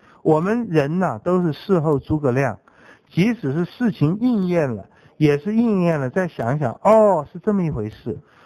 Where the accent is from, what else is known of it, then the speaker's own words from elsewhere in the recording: China; 用我们中国人讲法是真命天子